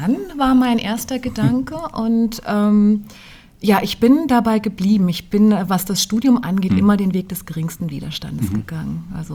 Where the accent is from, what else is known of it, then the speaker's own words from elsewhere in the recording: Rhineland-Palatinate, Germany; ich komme aus Rheinland-Pfalz und bin in einer kleinen Stadt in der Nähe des Hunsrücks geboren. Also meine Mama ist ein Hunsrücker Mädchen, mein Papa war ein amerikanischer GI